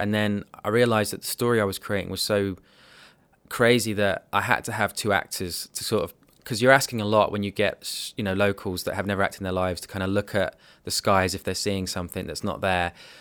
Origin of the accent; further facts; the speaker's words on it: West Midlands, United Kingdom; I'm from Warwickshire.